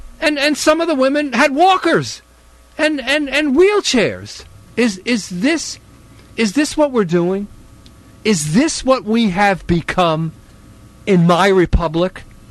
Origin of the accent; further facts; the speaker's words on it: United States; As an American, this is my opinion.